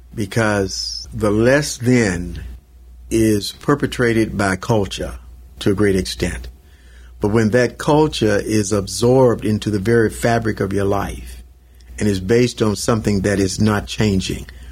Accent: Mississippi, United States; And even as a kid growing up in Mississippi, I wanted to go there.

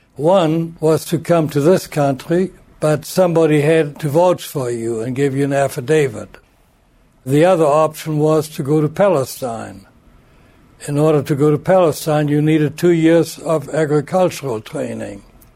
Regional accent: Germany; now in United States; As a small child, we played. We spent an awful lot of time outdoors, I think more so than in this country.

